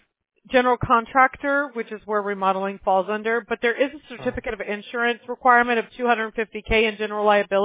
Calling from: California, United States; Well, I'm on the I'm in coastal Orange County, California.

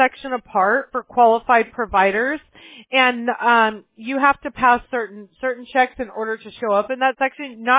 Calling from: California, United States; Well, I'm on the I'm in coastal Orange County, California.

